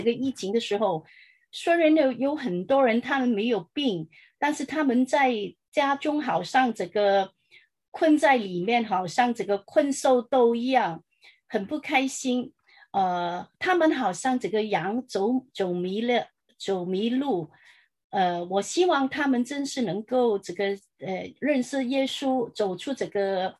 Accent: Hong Kong; now in United States; 我是从香港来的，来了美国超过one fourth of the century。我现在是在若歌教会的广东堂服事

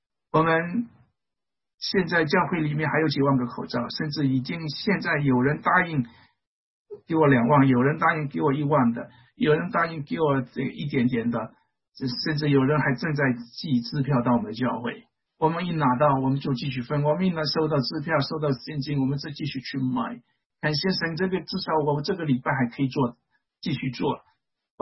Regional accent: China; 如果是我们中国人应该不会，我们不至于这样子做。

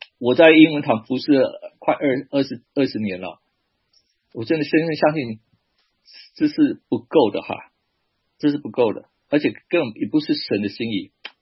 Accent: China; 我们中国人都知道

